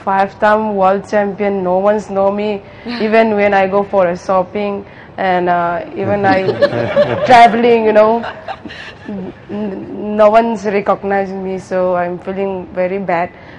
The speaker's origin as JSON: {"language": "English", "country": "India", "said": "I'm also Indian."}